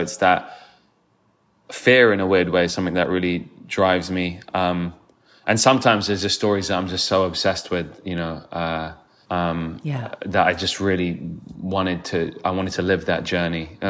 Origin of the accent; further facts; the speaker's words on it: London, United Kingdom; You know, growing up in London, I spent my early childhood in school trying not to get beaten up and bullied. And that meant kind of hiding aspects of your Indianness, your culture, to fit in.